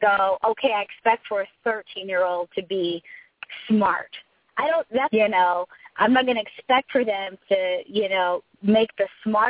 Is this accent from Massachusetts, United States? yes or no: no; Texas, United States; I'm from Texas, so I've got quite a few family members who have large arsenals.